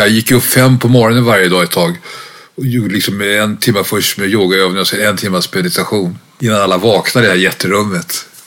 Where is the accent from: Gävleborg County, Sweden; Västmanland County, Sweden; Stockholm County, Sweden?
Stockholm County, Sweden; Blackeberg; jag växte upp med mamma i Blackeberg då på den tiden.